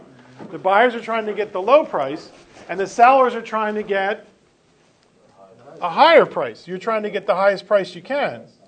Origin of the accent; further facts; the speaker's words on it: Philadelphia, Pennsylvania, United States; I'm from Philadelphia. You ever been to Philadelphia? You're not missing much.